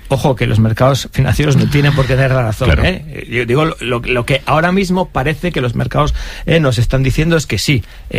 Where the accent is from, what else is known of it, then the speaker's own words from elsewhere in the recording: Spain; Más allá de como españoles, en el episodio que nos afecta de manera directamente.